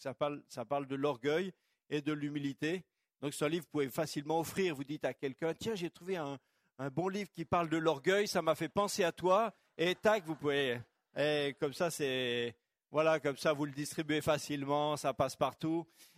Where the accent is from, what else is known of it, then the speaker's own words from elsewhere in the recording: Mulhouse, Grand Est, France; je viens de Mulhouse.